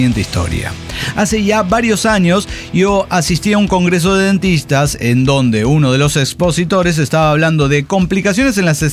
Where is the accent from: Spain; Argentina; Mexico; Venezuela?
Mexico; de Catepec de Morelos, México.